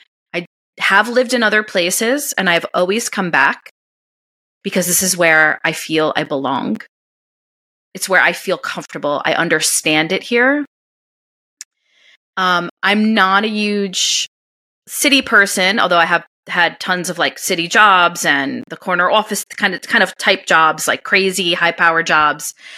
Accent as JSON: {"language": "English", "region": "New York", "country": "United States", "said": "I'm from New York. I talk with my hands. I speak kind of quickly"}